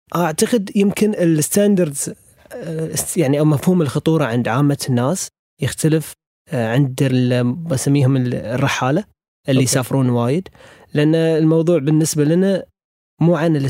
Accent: Bahrain; فأحس يعني رجعتي للبحرين، دام أنا من البحرين،

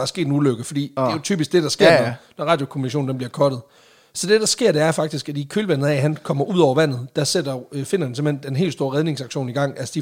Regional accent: Sønderborg, Region of Southern Denmark, Denmark; Hov, jeg er fra Sønderborg.

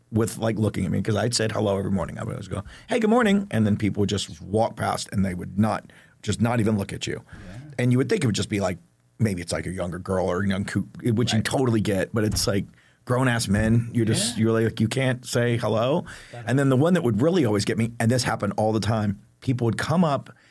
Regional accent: Texas, United States; now in Los Angeles, United States; And I'm also a Texan. So people actually speak to you in Texas.

